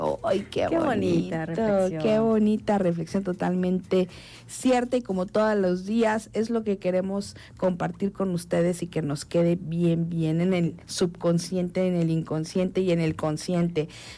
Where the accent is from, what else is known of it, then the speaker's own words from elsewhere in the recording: Mexico; Hay que mejorar muchas cosas como mexicanos